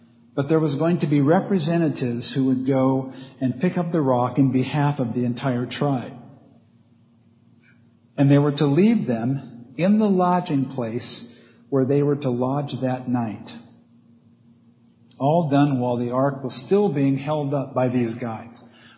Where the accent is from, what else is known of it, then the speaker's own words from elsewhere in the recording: Oregon, United States; You know, I was raised in Oregon, and every year my dad would dig up the garden